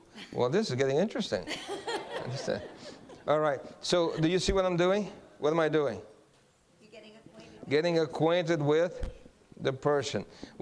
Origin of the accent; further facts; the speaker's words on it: Guam; So where are you stationed? In Guam. I said, well, I'm from Guam also.